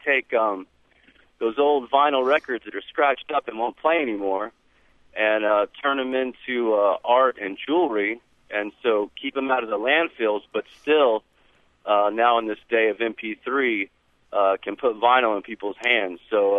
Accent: Alamogordo, New Mexico, United States; I'm from Alamogordo, New Mexico, which, of course, you know, is where a lot of the activity is going on

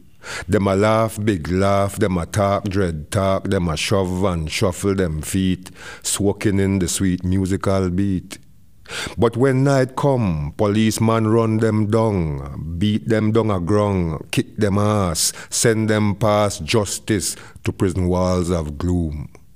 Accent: England, United Kingdom; the experiences of my generation of black youth growing up in England in a kind of a racist environment.

